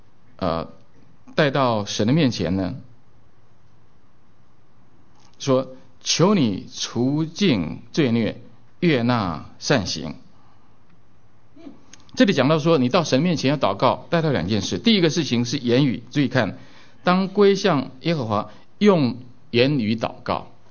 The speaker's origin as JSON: {"language": "Chinese", "country": "Taiwan", "said": "我从台湾来的，以前我在台湾在教会信主崇拜的时候"}